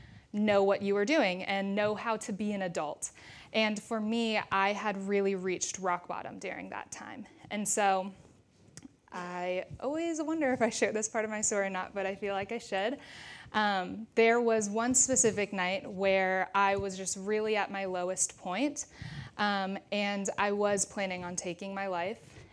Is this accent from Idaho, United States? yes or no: no; Portland, Oregon, United States; now in Corvallis, United States; And because I'm from Oregon, I'm right up in Portland is where my family is.